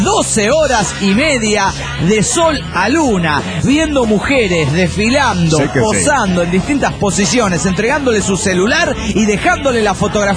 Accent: Oaxaca, Mexico; de Oaxaca, México.

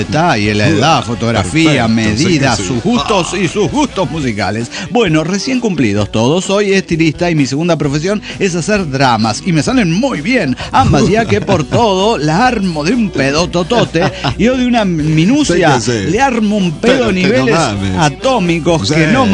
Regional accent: Michoacán, Mexico; Somos de Michoacán, somos de Michoacán.

